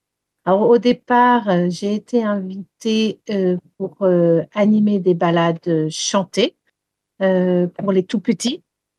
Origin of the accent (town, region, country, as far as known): Wales, United Kingdom; born or raised there